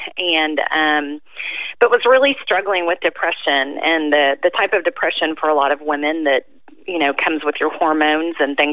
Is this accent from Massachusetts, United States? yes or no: no; Oklahoma, United States; now in Austin, United States; Yes, I'm actually not an original Texan. I'm from Oklahoma originally, I got here as fast as I could.